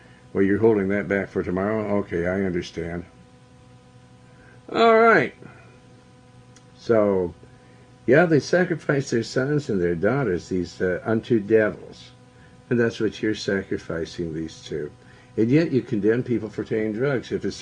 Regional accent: United States; All right, I'm an American. I believe in pounds, ounces, miles instead of meters.

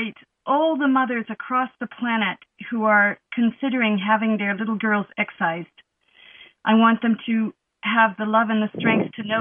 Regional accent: Canada; now in France; But I've been living in France for longer than I lived in Canada.

